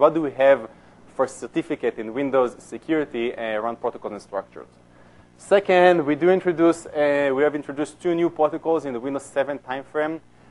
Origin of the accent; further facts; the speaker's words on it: Israel; moved away as an adult; now in United States; Originally, I'm from Israel. I actually came to the U.S. to work at Microsoft 8 years ago.